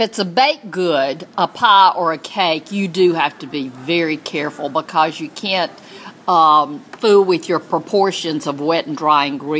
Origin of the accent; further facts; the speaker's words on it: Lynchburg, Tennessee, United States; I was raised in Lynchburg, Tennessee. Tiny little town. Our population now is only 600.